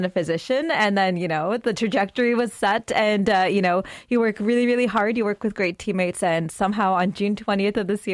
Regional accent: Canada; I'm Canadian and I'm a physician.

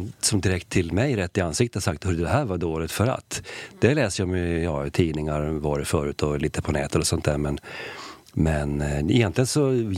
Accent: Sweden; Jag är ju svensk.

